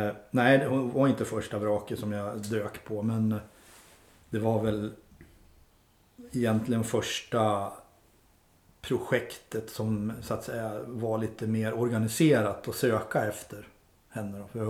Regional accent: Skutskär, Uppsala County, Sweden; Jag är uppvuxen i Skutskär och farsan var fabriksarbetare och morsan jobbade som hemsamarit. Så uppvuxen under enkla förhållanden.

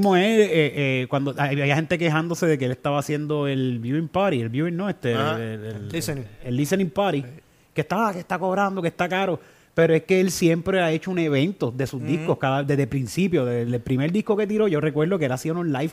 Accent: Carolina, Puerto Rico; nosotros los boricuas del área de Carolina...

